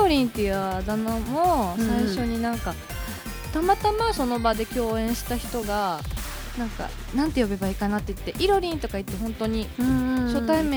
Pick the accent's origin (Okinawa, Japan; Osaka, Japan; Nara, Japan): Okinawa, Japan; 沖縄生まれ沖縄育ち南国産の